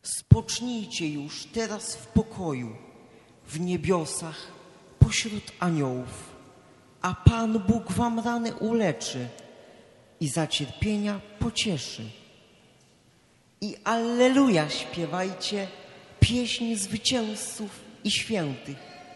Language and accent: Polish; Kalisz, Greater Poland Voivodeship, Poland; My, Kaliszanie, szczególnie czujemy się spadkobiercami niepodległego dziedzictwa, bo właśnie u nas, w Szczypiornie, dzielnicy Kalisza